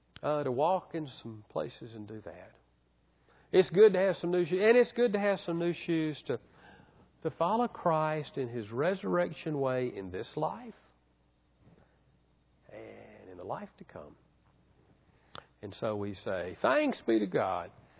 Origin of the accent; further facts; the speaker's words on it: Birmingham, Alabama, United States; One of the things we did growing up in Birmingham is one of the Saturdays before Easter